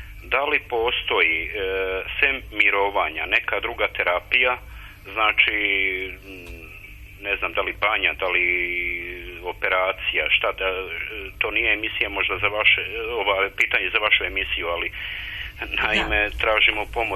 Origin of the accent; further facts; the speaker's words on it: Krajina, Croatia; now in Serbia; mi smo došli iz Krajine.